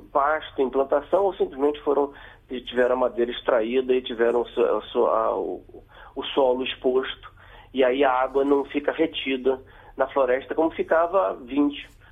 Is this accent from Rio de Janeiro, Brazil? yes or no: yes; Rio de Janeiro, Brazil; Eu sou do Rio de Janeiro, e a primeira vez que eu fui à Amazônia eu fiquei muito surpreso